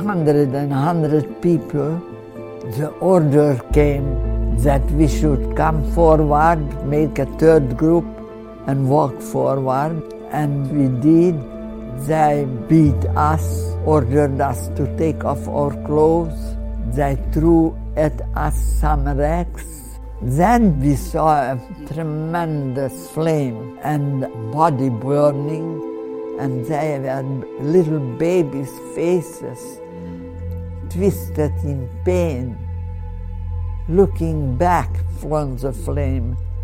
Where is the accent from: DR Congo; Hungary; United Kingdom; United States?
Hungary; born there; English is a second language; I was born in Hungary, 1925.